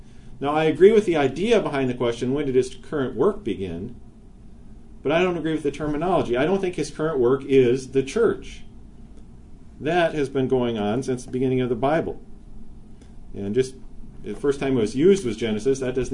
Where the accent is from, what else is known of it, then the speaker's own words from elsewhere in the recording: Minnesota, United States; Just like I'd be designated as being a Minnesotan.